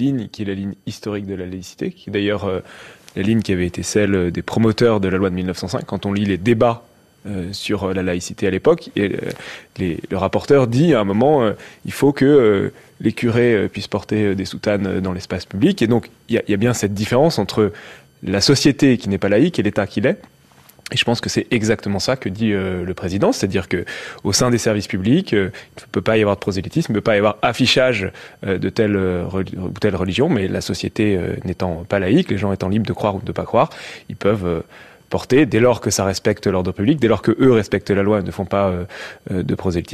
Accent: Villeurbanne, Auvergne-Rhône-Alpes, France; Il se trouve que moi, quand j'étais enfant, j'habitais à Villeurbanne.

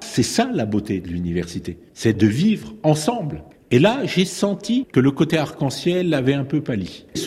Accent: Tunisia; French is a second language; now in France; Parce que je viens de Tunisie, je sais très bien qu'à 4 000 € par an pour les droits d'inscription, je n'aurais jamais pu étudier en France.

